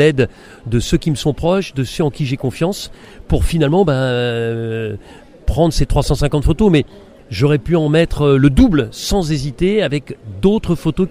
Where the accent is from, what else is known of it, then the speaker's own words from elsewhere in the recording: France; Une fois que j'aurais dit que je suis français, la vie est différente